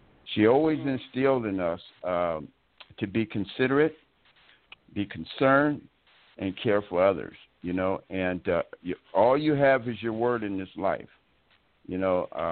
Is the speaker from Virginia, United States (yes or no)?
no; Seattle, Washington, United States; now in Coupeville, United States; I'm from Seattle, Washington, but now I reside on Whidbey Island. Coopville's the city. I was born in 1955.